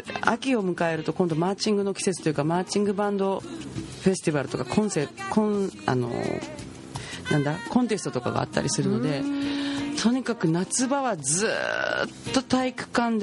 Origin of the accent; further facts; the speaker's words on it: Munakata, Fukuoka, Japan; 私宗像ってとこで育ちましたけど